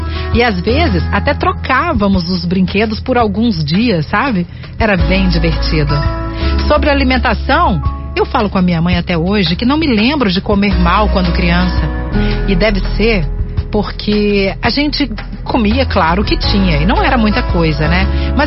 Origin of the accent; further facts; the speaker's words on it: Vila Velha, Espírito Santo, Brazil; sou de Vila Velha, tenho 22 anos. Sou de uma família muito humilde, muito humilde.